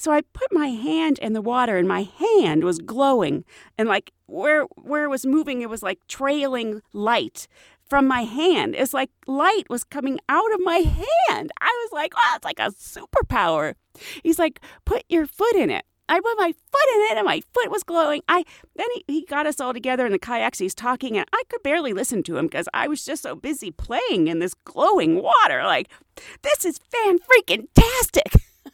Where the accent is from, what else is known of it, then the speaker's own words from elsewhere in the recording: United Kingdom; I'm British and was visiting New York with a friend for a weekend.